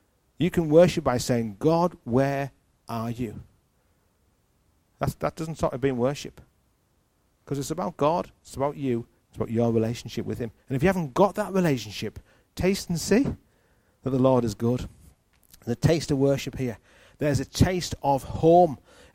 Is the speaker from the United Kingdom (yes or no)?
yes; Hartlepool, North East England, United Kingdom; now in Liverpool, United Kingdom; I'm from Hartlepool in the northeast of England. Beautiful, sunny Teesside. And I've lived in Liverpool for almost 12 years. And I love Liverpool. It's home for me.